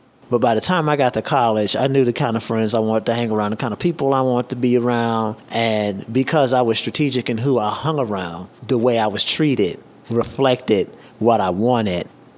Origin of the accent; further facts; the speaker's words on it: Detroit, Michigan, United States; I grew up in Detroit, Michigan. It was lit. I truly enjoyed growing up in Detroit.